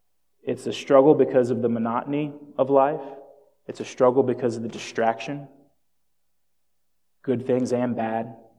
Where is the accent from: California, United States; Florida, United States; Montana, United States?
Florida, United States; also born or lived in Jamaica; I was born in Jamaica. I grew up in South Florida.